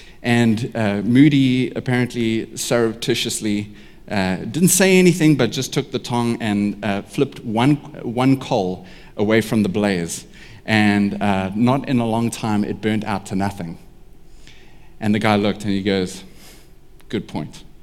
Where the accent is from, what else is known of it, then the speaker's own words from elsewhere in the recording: South Africa; Yeah, I'm South African and I said it.